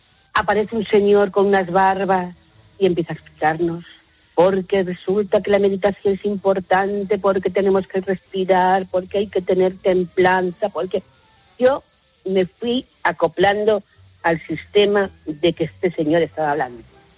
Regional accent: Castellón, Valencian Community, Spain; Hola, buenos días. Soy de Castellón.

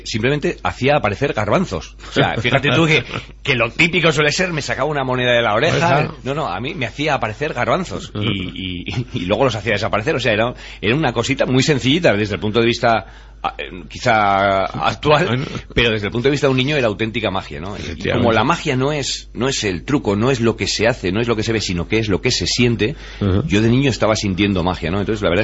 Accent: Corella, Navarre, Spain; el Día del Libro en Corella, que es de donde yo soy.

